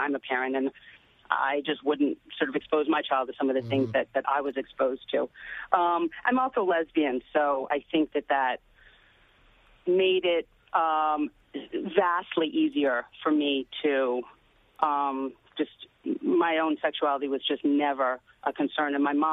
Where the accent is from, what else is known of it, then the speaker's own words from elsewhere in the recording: Philadelphia, Pennsylvania, United States; I grew up in Philadelphia, and my parents were separated and then divorced